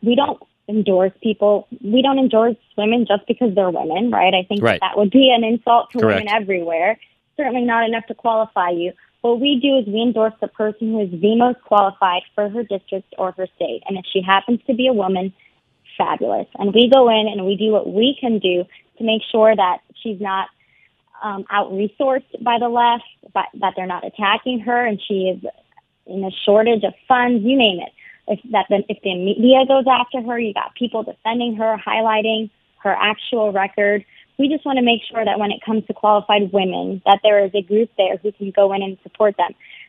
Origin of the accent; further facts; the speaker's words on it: Florida, United States; I'm from Florida, so I know more than anybody.